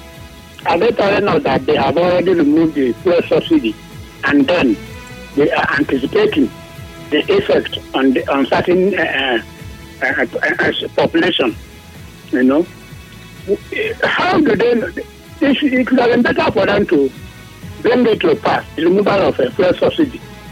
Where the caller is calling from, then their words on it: Eba, Lagos, Nigeria; I'm calling from Eba.